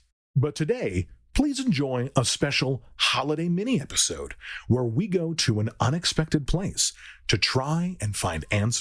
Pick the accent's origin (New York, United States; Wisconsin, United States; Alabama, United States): Wisconsin, United States; Milwaukee; You see, when I was back in Milwaukee visiting my hometown, I dreamt that I saw the case files for Ashley's investigation.